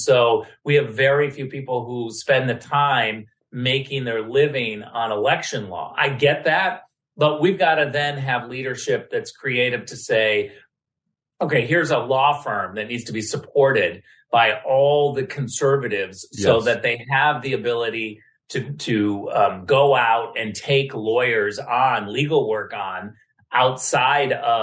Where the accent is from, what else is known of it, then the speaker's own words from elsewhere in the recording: California, United States; because I'm a Californian and I know her